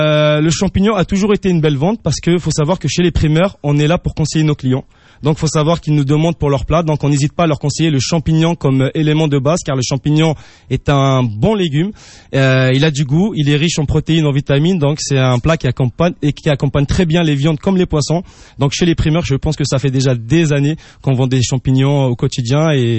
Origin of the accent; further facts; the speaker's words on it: Paris, Île-de-France, France; born there; Personnellement, moi, je suis né à Paris